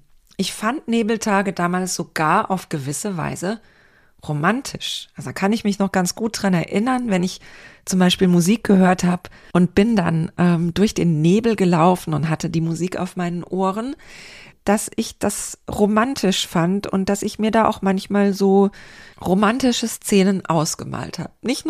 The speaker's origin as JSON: {"language": "German", "town": "Speyer", "region": "Rhineland-Palatinate", "country": "Germany", "tie": "born or raised there", "said": "in den bunten Blättern in Speyer, wo ich aufgewachsen bin."}